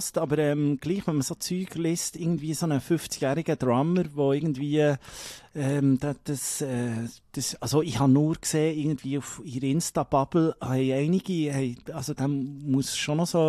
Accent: Colombia; Bogota, in meinem Heimatland.

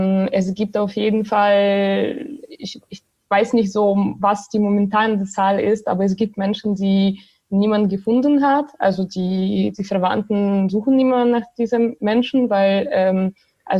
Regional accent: Belarus; moved away as an adult; now in Germany; Also erstmal, ich komme selber aus Belarus und ich wohne zwar seit 6 Jahren in Deutschland und habe hier so Bachelorabschluss gemacht

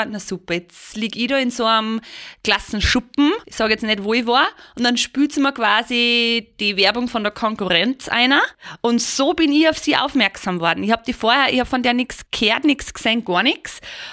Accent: Salzburg, Austria; Ich komme da aus dem Pinzgau.

